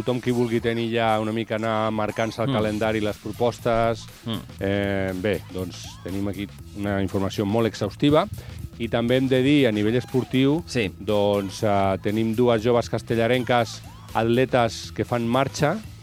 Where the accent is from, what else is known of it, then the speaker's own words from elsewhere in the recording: Sabadell, Catalonia, Spain; jo que vinc més de Sabadell, sé quan plourà